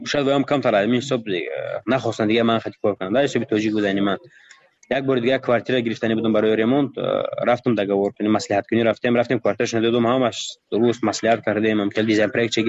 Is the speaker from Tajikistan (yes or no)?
yes; Tajikistan; من گفتم من تاجیکم گفتم از تاجیکستان